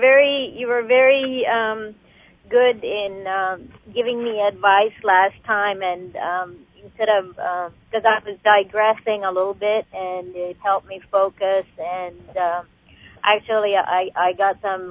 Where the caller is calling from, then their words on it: Victoria, British Columbia, Canada; I'm calling from Victoria, B.C.